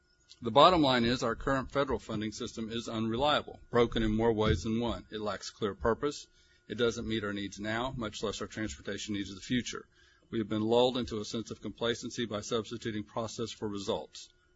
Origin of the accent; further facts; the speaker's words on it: Texas, United States; Where I live, we travel a lot slower, and that's not just because we're from Texas